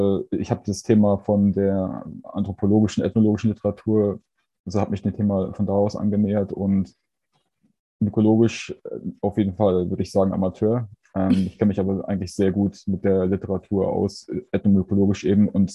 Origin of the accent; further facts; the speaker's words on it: Hagenow, Mecklenburg-Vorpommern, Germany; born there; Ich bin in Hagenow, also in Mecklenburg, geboren, unweit von Schwerin im Norden Deutschlands. Bin zurzeit 25 Jahre alt